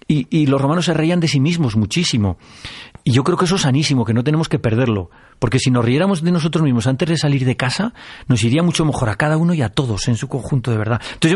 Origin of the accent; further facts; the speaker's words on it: La Rioja, Spain; Calahorra, una ciudad de mi tierra, de La Rioja